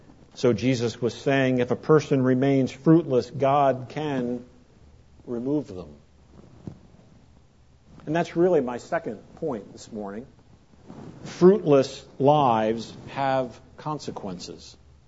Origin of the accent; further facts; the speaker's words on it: Trenton, New Jersey, United States; The house where I grew up in Trenton, New Jersey, had a cherry tree in the backyard.